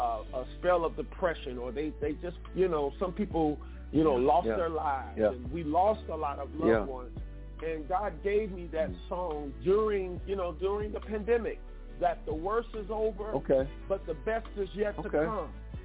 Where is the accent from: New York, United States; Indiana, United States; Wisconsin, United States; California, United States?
Indiana, United States; Indianapolis; I started writing, as a young little boy growing up in Indianapolis.